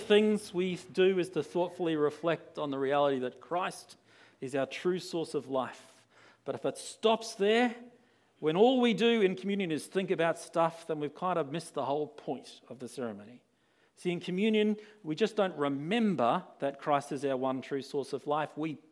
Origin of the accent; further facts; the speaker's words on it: Australia; now in New Zealand; I remember when I was 18 years old, I was growing up in Australia